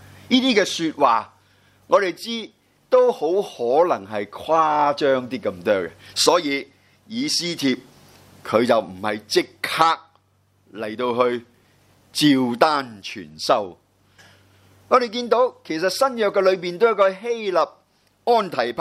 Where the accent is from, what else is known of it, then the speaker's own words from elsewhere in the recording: China; 哎呀，我哋中国人讲句说话好有意思。